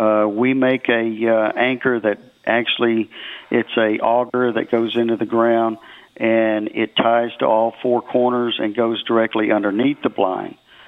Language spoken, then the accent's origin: English; Conroe, Texas, United States; I grew up in Conroe, so it's a little bit, you know, it's a little bit different.